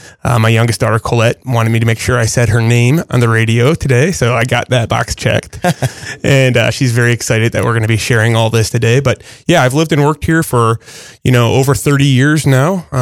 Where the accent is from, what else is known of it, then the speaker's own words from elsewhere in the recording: Bloomington, Illinois, United States; also born or lived in Rockford; I'm a lifelong Bloomingtonian. I was born in Rockford, not too far away, but my family headed south. We didn't get very far. We just got about 2 hours south, and I've lived here my whole life.